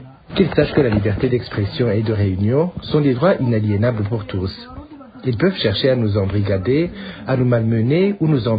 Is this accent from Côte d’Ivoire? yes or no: no; Burundi; Nous sommes des Burundais comme eux. Nous les respectons et nous les faisons respecter.